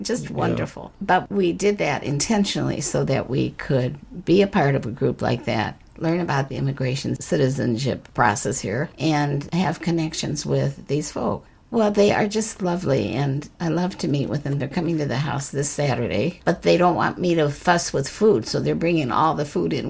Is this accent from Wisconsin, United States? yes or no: no; Wheaton, Illinois, United States; I was raised in Wheaton. It's a wonderful community, but it's very white.